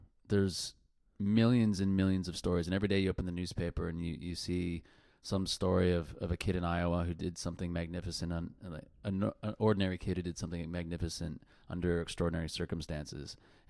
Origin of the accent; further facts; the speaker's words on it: Canada; I'm Canadian